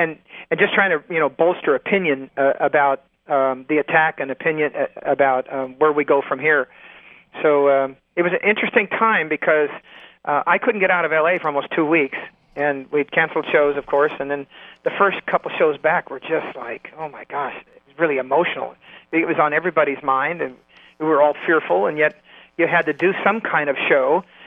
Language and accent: English; Sacramento, California, United States; also born or lived in Los Angeles; I'm from California, born in Los Angeles, raised in Sacramento on a farm.